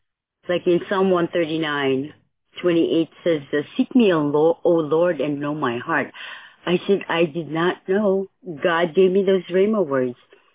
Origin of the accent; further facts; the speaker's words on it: Oregon, United States; I mean, I'm from Oregon, Pacific Northwest. I think I'm the farthest one here.